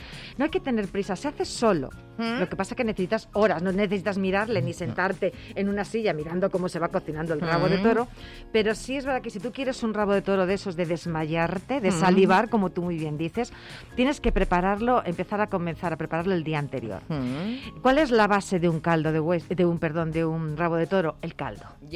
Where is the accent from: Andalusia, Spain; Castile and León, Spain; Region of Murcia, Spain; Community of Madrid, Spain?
Community of Madrid, Spain; Madrid; born or raised there